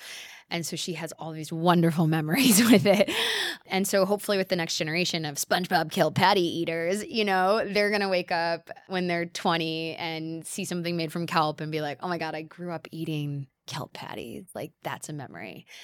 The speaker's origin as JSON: {"language": "English", "region": "England", "country": "United Kingdom", "said": "We're all English. England."}